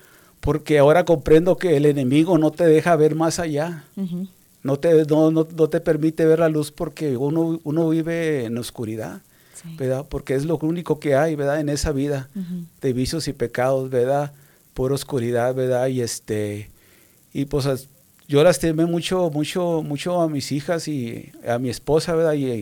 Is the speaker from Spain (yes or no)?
no; Nuevo Laredo, Tamaulipas, Mexico; also born or lived in Tierra Blanca, Durango; Yo soy nacido en un pueblito chico allá, se llama Tierra Blanca, Rudo Durango, pero después de un año ahí nacido, mis padres decidieron moverse a Nuevo Laredo, Tamaulipas, la frontera de Laredo, Texas.